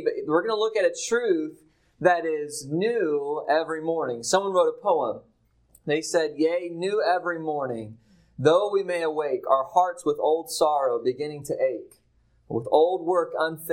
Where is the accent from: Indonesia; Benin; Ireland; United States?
United States; Virginia; I come from Virginia. Please don't hold that against me.